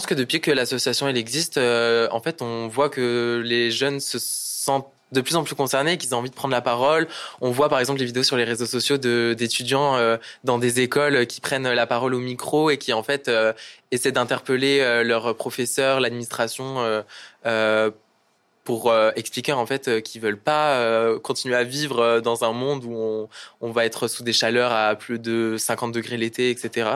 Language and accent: French; France; je suis protégé pour l'instant des catastrophes climatiques, etc. Mais c'est vrai